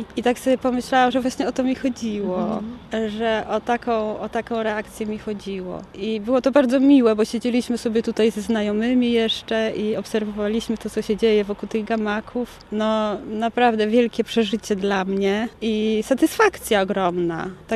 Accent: Gdynia, Pomeranian Voivodeship, Poland; Moja Gdynia. Ja w ogóle się wychowałam w dzielnicy Cisowa, więc to było moje dzieciństwo całe i miałam tam dziadków, którzy mieszkali w domku z ogrodem.

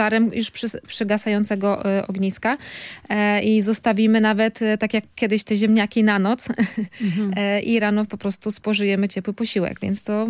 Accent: Pomeranian Voivodeship, Poland; I teraz można zrobić w kociołku przepyszną zupę rybną, zwłaszcza w sezonie u nas na Kaszubach. Robimy oprócz zupy rybnej z ogniska sielawę zawijaną w liście szczawiu.

